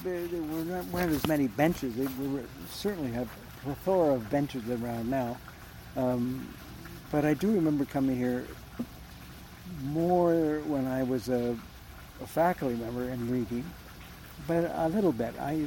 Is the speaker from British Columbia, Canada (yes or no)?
no; St. Catharines, Ontario, Canada; also born or lived in London / Ottawa; now in Guelph, Canada; No, I'm from St. Catharines. Well, I was born in London. Mm-hmm. And then I was here for grad school, and then I went to Ottawa for 5 years, working for the federal government. And then came back